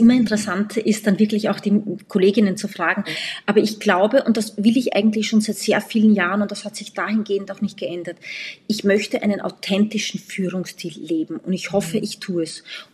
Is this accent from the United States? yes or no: no; Austria; born there; und ich bin ja eigentlich gebürtige Österreicherin. Meine Mama ist Brasilianerin